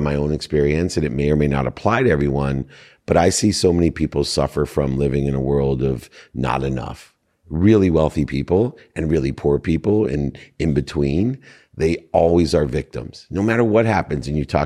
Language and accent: English; Akron, Ohio, United States; born there; I was born in Akron, Ohio.